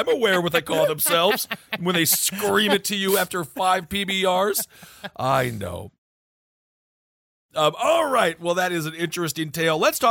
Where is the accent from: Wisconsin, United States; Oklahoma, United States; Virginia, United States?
Wisconsin, United States; So now we're going to go to my home state of Wisconsin